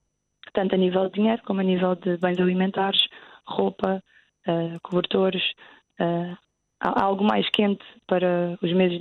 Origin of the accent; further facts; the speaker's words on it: Pampilhosa da Serra, Centro, Portugal; como é o caso da Pampilhosa da Serra, de onde sou oriunda e tenho família, e tento acompanhar e ajudar.